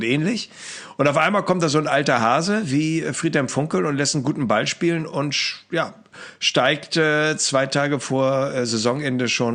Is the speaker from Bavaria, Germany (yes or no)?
no; Hamburg, Germany; wie peinlich wäre das bitte für mich als Hamburger